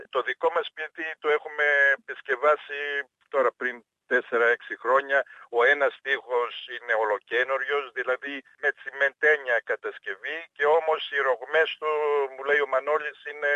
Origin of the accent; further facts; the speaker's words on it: Vrisa, North Aegean, Greece; Το πατρικό μου σπίτι είναι στη Βρυσά, εγώ είμαι από τη Βρυσά.